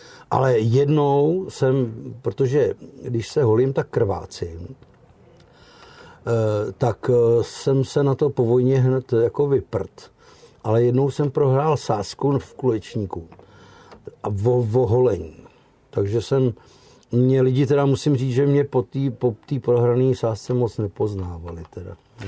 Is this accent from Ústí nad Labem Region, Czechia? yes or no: yes; Ústí nad Labem, Ústí nad Labem Region, Czechia; Já jsem rozený v Ústí, jako rozdělený Ústečák, a můj táta … byl rozený v 28. na Střekově, kousek od Činohry, jako rodilej Ústečák, český menšinový chlapeček